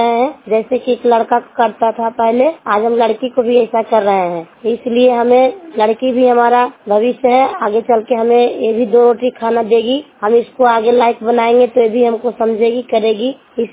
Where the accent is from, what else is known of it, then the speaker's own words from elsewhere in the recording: Harnaut, Bihar, India; मैं हरनौत ब्लॉक चेड़ा गांव के रहने वाले हूँ, जिला नालंदा।